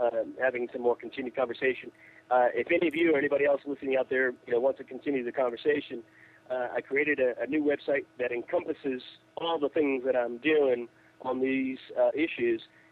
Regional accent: United States; I, as an American citizen, paid for that defense, reimbursement.

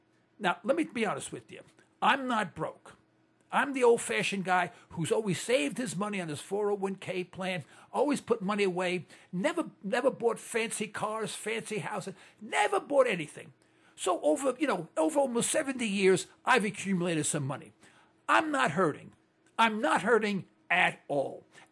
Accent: New York, United States; I'm from East Harlem, New York. East Harlem, New York, folks. Bill Clinton is not from Harlem. I'm from Harlem.

